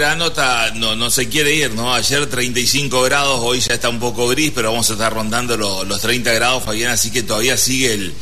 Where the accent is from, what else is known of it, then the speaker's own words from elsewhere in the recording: Salta, Argentina; para nosotros los salteños es muy difícil entender eso